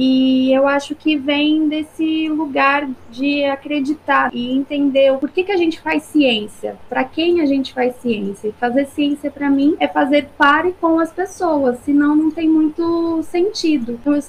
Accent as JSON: {"language": "Portuguese", "region": "São Paulo", "country": "Brazil", "tie": "born or raised there", "said": "Eu sou da Baixada Santista, litoral de São Paulo. Eu cresci com a Mata Atlântica em volta, Serra do Mar"}